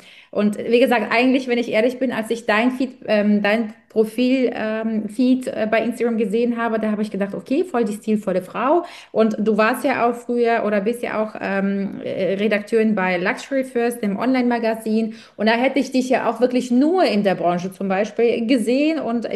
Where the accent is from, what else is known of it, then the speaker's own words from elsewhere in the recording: Belarus; now in Germany; ich komme ja ursprünglich aus Weißrussland, da wird einfach dem Aussehen ein anderer Wert gelegt